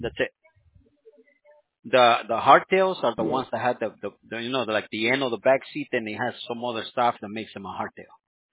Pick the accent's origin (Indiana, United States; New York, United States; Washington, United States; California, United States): California, United States; I'm completely debate because I'm from California and my dad liked the Yankees, so I'm in the middle.